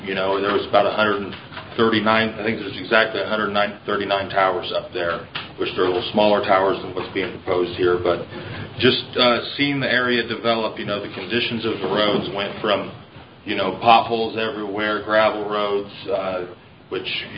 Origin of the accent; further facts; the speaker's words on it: Illiopolis, Illinois, United States; I'm from Iliopolis, just right across the river from Christian County.